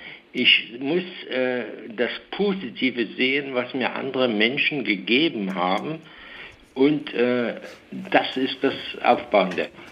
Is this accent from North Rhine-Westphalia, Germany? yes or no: no; Zeitz, Saxony-Anhalt, Germany; Ansonsten muss ich Zeitz als meine Heimatstadt mal dicke loben.